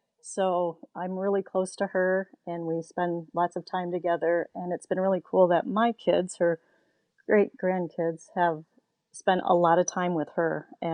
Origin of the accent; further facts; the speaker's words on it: Houston, Texas, United States; now in Petoskey, United States; Well, I live in Petoskey. I was born here, but I also was raised in the South. I was raised in Houston.